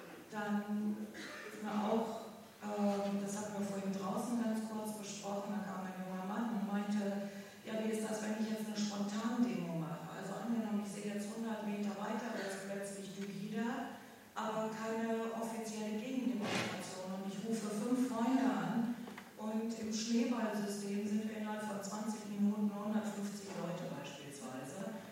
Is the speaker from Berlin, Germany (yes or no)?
no; Düsseldorf, North Rhine-Westphalia, Germany; ich komme auch aus Düsseldorf